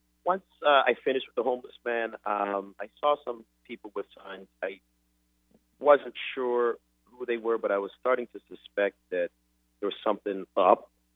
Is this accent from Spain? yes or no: no; Canada; I'm from Canada, and my hope is to do this in every city in as much as I can.